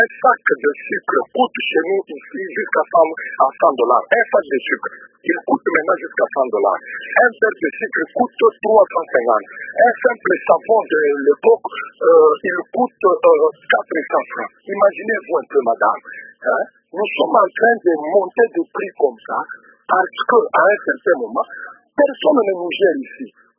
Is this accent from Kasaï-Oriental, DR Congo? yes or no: yes; Mbuji-Mayi, Kasaï-Oriental, DR Congo; Un bidon d'eau, nous l'achetons à 100 francs, ici chez nous en Mbujimaï.